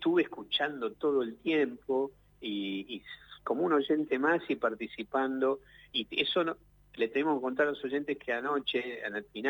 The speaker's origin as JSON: {"language": "Spanish", "country": "Argentina", "said": "Nosotros somos argentinos, nos une la argentinidad, nos une el cariño por nuestra tierra, el agradecimiento a esta tierra donde nuestros abuelos, donde nuestros ancestros, nuestros padres nos llevaron un día y nos enseñaron a amarla"}